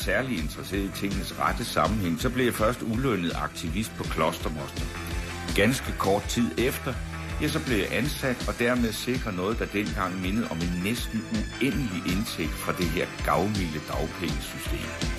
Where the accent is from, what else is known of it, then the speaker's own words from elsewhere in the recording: Ense, Region of Southern Denmark, Denmark; Jeg var præstesøn ude fra Ense, en landsby, der lå 7 kilometer uden for Svendborg.